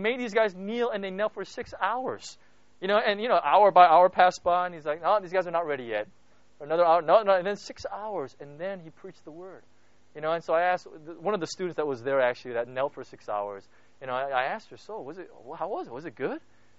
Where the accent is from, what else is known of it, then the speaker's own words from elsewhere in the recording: United States; You can tell I'm so American, right, in my thinking and stuff, you know.